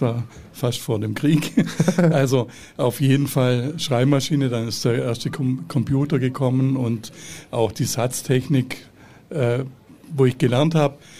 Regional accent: Lindau, Bavaria, Germany; Ich komme aus Lindau

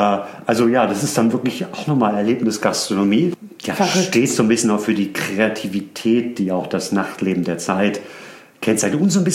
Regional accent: Hamburg, Germany; born there; Ich bin ja gebürtiger Hamburger

